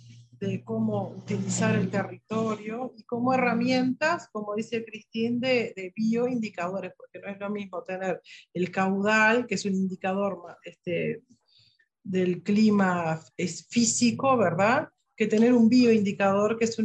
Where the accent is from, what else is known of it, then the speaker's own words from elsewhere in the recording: Rivera, Uruguay; y yo soy de Rivera, las dos hicimos los posgrados en Brasil.